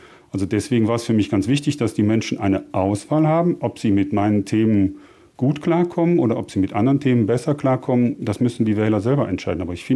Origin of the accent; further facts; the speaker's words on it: Cologne, North Rhine-Westphalia, Germany; born there; Ich bin 59 Jahre alt, bin gebürtig aus Köln, wohne seit 25 Jahren im Oberbergischen